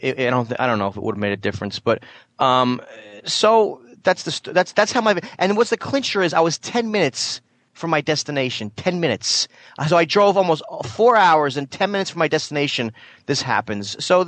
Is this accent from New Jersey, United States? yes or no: yes; New Jersey, United States; Now remember, I'm from Jersey, he's in New York